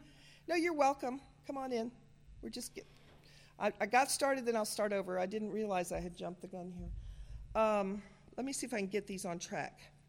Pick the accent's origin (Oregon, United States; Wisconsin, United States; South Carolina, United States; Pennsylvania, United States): South Carolina, United States; Charleston; born there; I was born in Charleston. My dad was in the Navy. I was born at the Charleston Naval Station right after World War II.